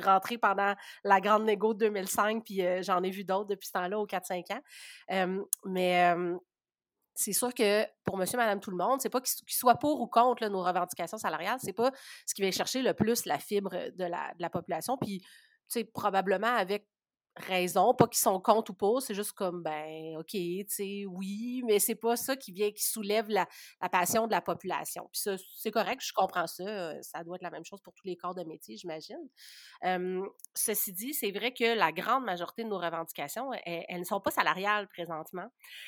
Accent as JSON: {"language": "French", "region": "Quebec", "country": "Canada", "said": "J'enseigne dans la grande région de Montréal, mais en fait, les Basses-Laurentides, dans le fond, sur la rive nord de Montréal, là d'où je viens et où j'habite."}